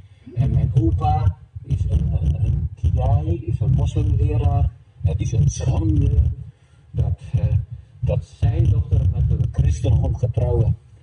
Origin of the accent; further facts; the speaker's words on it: Indonesia; now in Netherlands; Wij moesten vluchten. En mijn vader probeerde een uitweg te zoeken om naar Nederland te gaan en we krijgen geen respons. Wij zijn geen Nederlanders, wij zijn Indonesiërs.